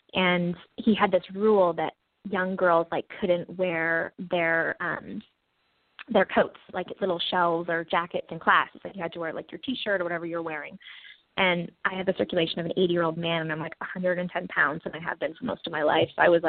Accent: Sherwood Park, Alberta, Canada; I'm like a closet Sherwood Parkian. Like, I'm like always like ashamed of here. I grew up in Sherwood Park.

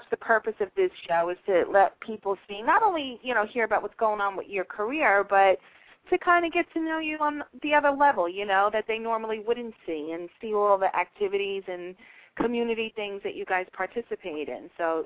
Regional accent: Yonkers, New York, United States; now in Florida, United States; And I live in Florida. So when I came up to New York, I'm from New York. I'm from Yonkers.

